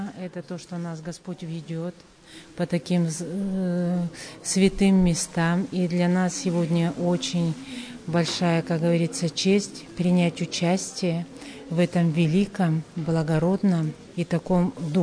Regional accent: Pyt-Yakh, Khanty-Mansi Autonomous Okrug, Russia; Мы приехали из маленького города Пытьяха, Ханты-Мансийского автономного округа.

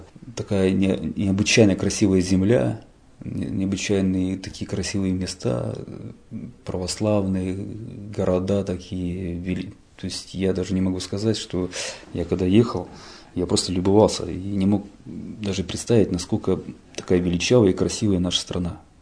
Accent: Sverdlovsk Oblast, Russia; born there; also born or lived in Kamchatka; Нет, я родился здесь, в Свердловской области.

